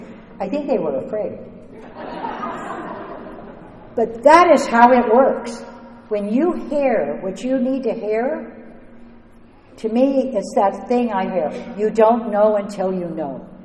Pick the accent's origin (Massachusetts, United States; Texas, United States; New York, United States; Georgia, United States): Texas, United States; born there; also born or lived in Virginia; And you know, even though I was born in Texas, it's not my home. It's not my home. My home is here.